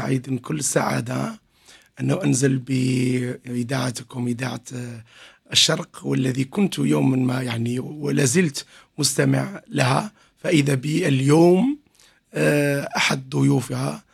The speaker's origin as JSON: {"language": "Arabic", "town": "Constantine", "region": "Constantine Province", "country": "Algeria", "said": "كانت مختومة بختم أديبة كبيرة عندنا بالجزائر"}